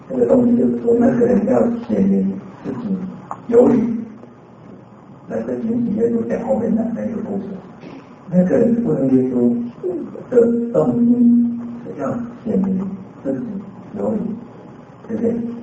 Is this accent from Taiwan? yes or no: yes; Eastern Taiwan, Taiwan; 因为我们是台湾来的嘛，是吗？台湾是我的故乡，我是东部人